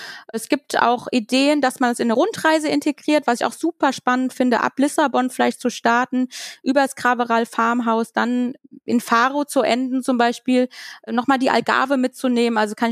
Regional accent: Germany; da gibt's jetzt nicht so die Fahrradwege, wie wir das so als Deutsche so kennen, ne?

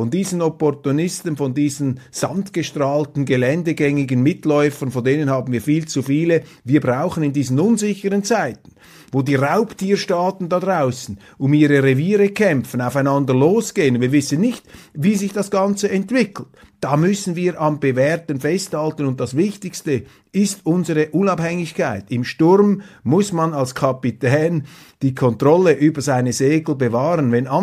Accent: Switzerland; Und die Frage, die wir uns als Schweizer stellen müssen

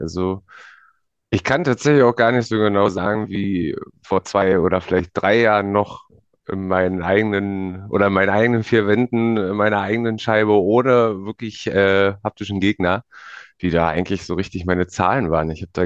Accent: Eberswalde, Brandenburg, Germany; Ich bin 27 Jahre und ich komme aus Finusch. Das ist ein Stadtteil in Eberswalde, Nähe Berlin. Also in dem Landkreis Barnim

